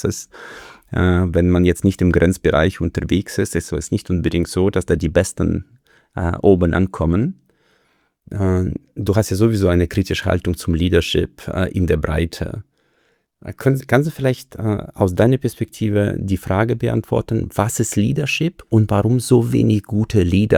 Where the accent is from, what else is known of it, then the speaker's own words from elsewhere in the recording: Kirchzarten, Baden-Württemberg, Germany; ich komme aus Kirchzarten. Das ist ja hier jetzt.